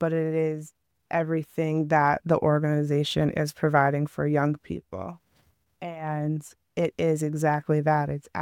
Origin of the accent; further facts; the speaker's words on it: Chicago, Illinois, United States; now in Philadelphia, United States; I'm originally from Chicago. So let me start with my story here. I'm an implant, as they call it here in Philly.